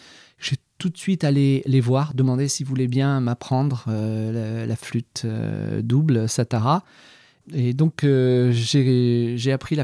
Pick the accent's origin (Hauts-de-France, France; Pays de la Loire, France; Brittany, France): Brittany, France; moved away; J'étais breton, hein, je viens de Bretagne.